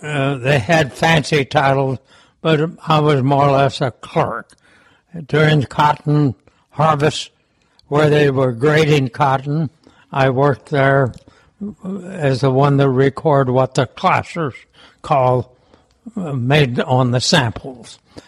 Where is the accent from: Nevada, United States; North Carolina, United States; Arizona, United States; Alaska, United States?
Arizona, United States; I grew up in Arizona, outside of Phoenix, about 15 miles to the northwest of Phoenix, kind of halfway between the community of Glendale and Peoria.